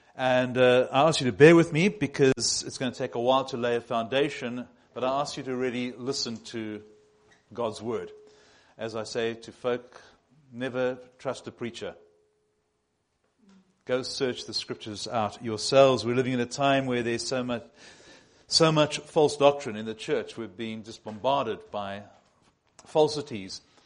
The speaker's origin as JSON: {"language": "English", "region": "England", "country": "United Kingdom", "said": "I know it's a very different culture in church here. And being English, you are generally very polite."}